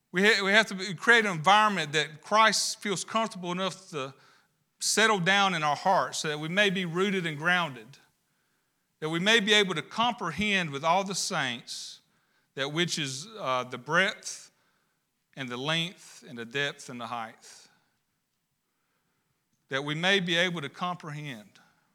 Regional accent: Fort Mill, South Carolina, United States; I was from Fort Mill, but I would always say when I'd go see my grandma in Fayetteville, I'm going home.

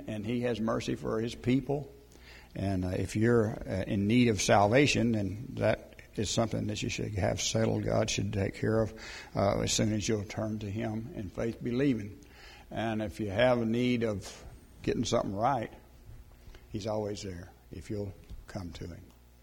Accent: Texas, United States; I come from West Texas, and if a tree was going to grow, it needed to be by the riverbed because it wasn't going to get any water otherwise.

